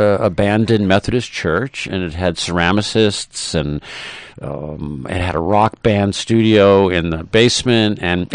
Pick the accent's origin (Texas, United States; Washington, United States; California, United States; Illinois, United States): California, United States; San Francisco; also born or lived in New York City; I mean, I was in the city for a dozen years, New York City. But yeah, I'm originally from San Francisco.